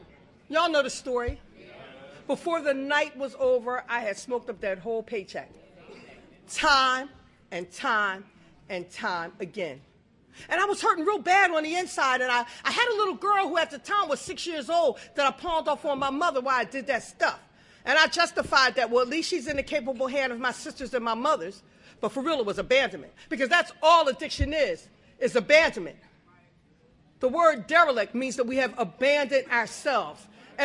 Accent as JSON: {"language": "English", "town": "Philadelphia", "region": "Pennsylvania", "country": "United States", "tie": "born or raised there", "said": "And just to qualify myself, I grew up in Philadelphia. I was the youngest of four."}